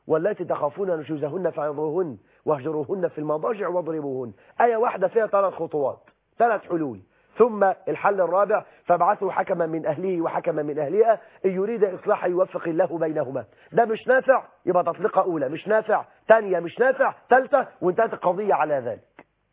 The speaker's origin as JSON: {"language": "Arabic", "country": "Egypt", "said": "ده احنا عندنا في مصر 9 مليون امرأة مطلقة"}